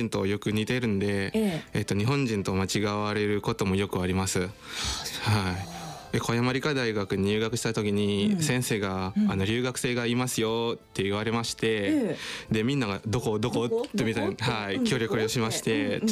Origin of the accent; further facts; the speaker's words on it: Indonesia; Japanese is a second language; now in Okayama, Japan; インドネシアから来ました。